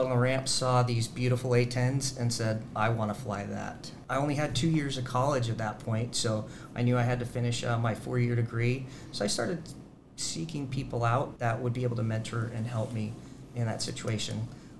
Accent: Washington, United States; So I elected to go to a community college that had a flight school with it in my home state of Washington State, Big Bend Community College in Moses Lake, Washington.

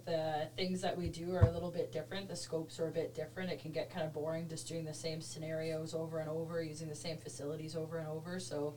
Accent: Canada; Everyone's been very appreciative and thanking us for our service, even though we are Canadian soldiers.

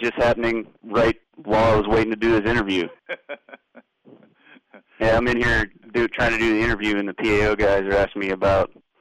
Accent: Pittsburgh, Pennsylvania, United States; I grew up in Pittsburgh, lived on the south side, and then, you know, I lived all around the Pittsburgh area.

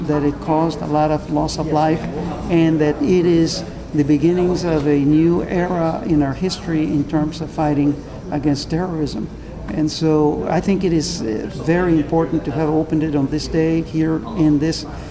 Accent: El Paso, Texas, United States; I come from El Paso, which has the largest base in Texas and close to the largest in the nation

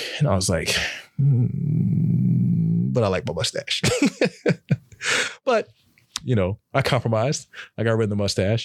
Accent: Sacramento, California, United States; born there; Okay, so like I said, I was born in California, Sacramento, right?

